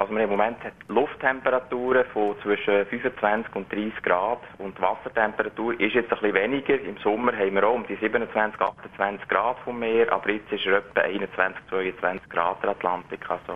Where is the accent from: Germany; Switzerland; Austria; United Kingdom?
Switzerland; moved away; wo man sich zuerst daran gewöhnen muss, als Europäer oder als Schweizer.